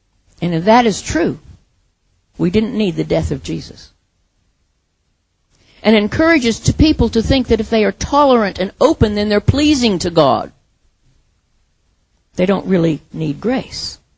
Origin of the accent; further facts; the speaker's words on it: Midwest, United States; I grew up in the Midwest where you had bales of hay.